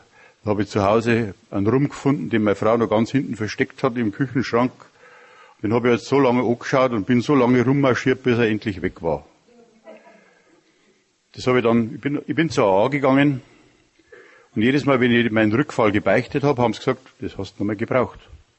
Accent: Bavaria, Germany; Ich bin in Bayern groß geworden, obwohl ich ein Mischlingskind bin. Also meine Mutter ist ein Preis und mein Vater ein Bayer. Und trotzdem bin ich in Bayern groß geworden

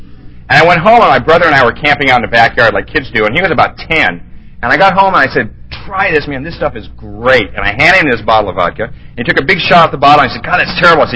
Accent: Venice, California, United States; I grew up in Venice. That's where I did my time in the late 60s. It was a good place to be if you were my age and nuts.

